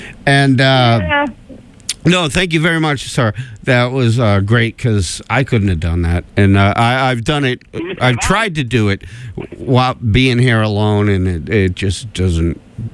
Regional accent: Ireland; I don't know anything either. I'm Irish. I don't know anything.

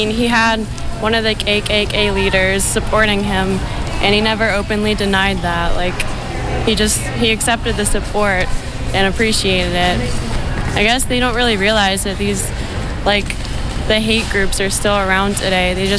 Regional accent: Richmond, United States; I'm from Richmond.

